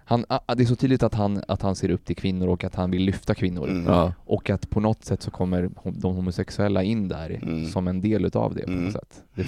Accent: Colombia; first language Spanish; Swedish is a second language; now in Sweden; jag som en person som pratar spanska, jag är från Colombia.

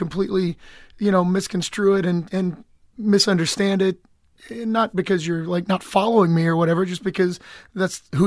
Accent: Lexington, Kentucky, United States; But I'm from Lexington, which it's like the second biggest city.

